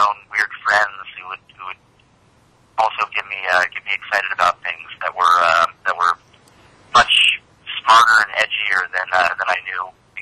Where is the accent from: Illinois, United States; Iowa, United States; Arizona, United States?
Arizona, United States; Phoenix; moved away as an adult; also born or lived in Michigan, United States / Austin, United States; now in New York, United States; I was born in Michigan and then my parents moved out to Southwest, to the suburbs outside of Phoenix when I was about four, and that's really where I was planted until about 20 years old